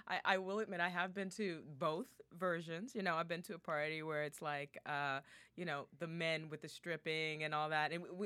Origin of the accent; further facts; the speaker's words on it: Virginia, United States; I'm a Southern Belle. I'm from Virginia.